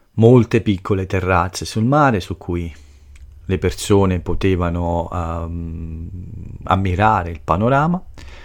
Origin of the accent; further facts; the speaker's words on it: Lazio, Italy; E anche dalle mie parti, nel basso Lazio, è possibile trovare alcune piccole città sul mare